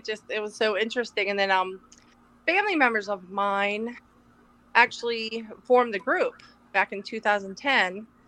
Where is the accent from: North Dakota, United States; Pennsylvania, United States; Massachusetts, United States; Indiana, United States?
Pennsylvania, United States; Pittsburgh; Born and raised in Pittsburgh.